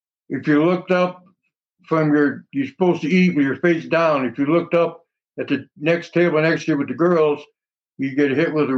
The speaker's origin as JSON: {"language": "English", "town": "Chicago", "region": "Illinois", "country": "United States", "tie": "born or raised there", "said": "Well, I grew up in Chicago, in different parts of Illinois."}